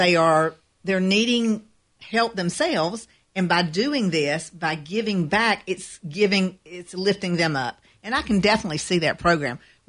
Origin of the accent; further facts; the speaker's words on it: Georgia, United States; Well, I mean, we're from Tift County. We have a Humane Society over there.